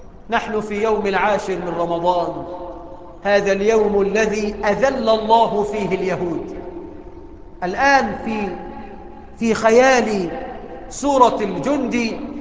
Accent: Egypt; اللهم اجعل بلدنا مصر آمنة مطمئنة

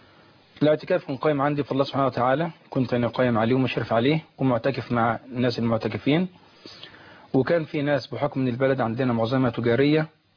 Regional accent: Nabaroh, Dakahlia, Egypt; نتكلم عن مدينة نبروه اللي هي مدينتي ومسجد الشيخ عبيد اللي هو مسجدي.

